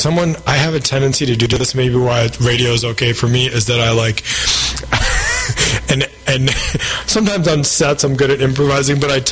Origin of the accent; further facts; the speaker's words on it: New York, United States; I grew up in New York State.